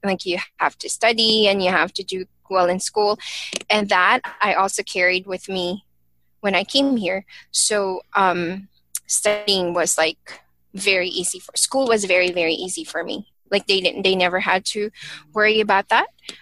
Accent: Philippines; moved away; a lot of what I grew up with in the Philippines, I definitely carried on, you know, coming here.

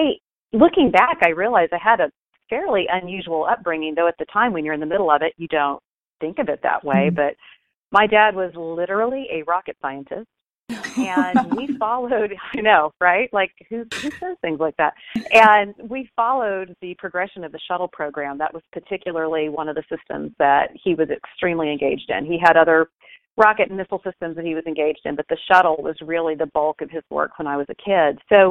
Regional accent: California, United States; growing up outside of Los Angeles for us was really quite an interesting collision of a very genteel and old culture in the mash of all the new and glittery of being in Southern California.

